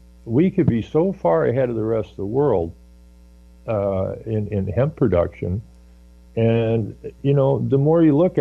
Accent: Ontario, Canada; But I mean, we grew up in the Ottawa Valley.

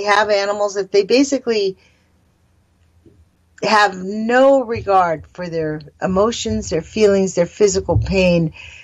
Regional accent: United States; Because I go to work, I'm just an American.

